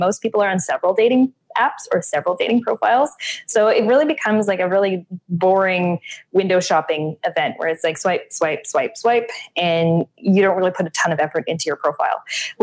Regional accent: Canada; I am Canadian.

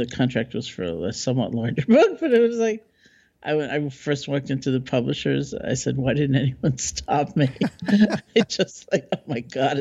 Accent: New York, United States; I said I'm a New Yorker. I'm kind of cynical.

